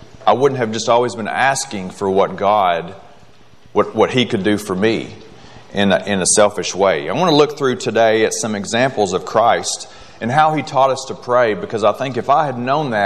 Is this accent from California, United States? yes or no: no; Kentucky, United States; I grew up in Kentucky, and we don't get a whole lot of tornadoes out there